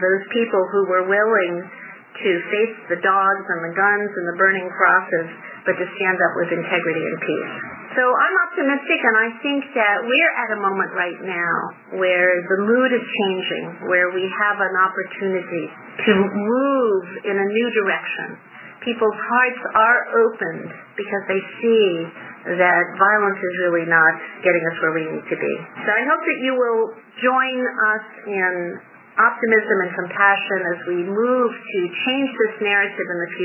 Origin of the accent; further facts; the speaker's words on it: Ozark, Alabama, United States; also born or lived in Europe; And I think it comes from my experience growing up in the South. I went to high school in Ozark, Alabama in 1960, and I had I'd been living in Europe for about 7 years before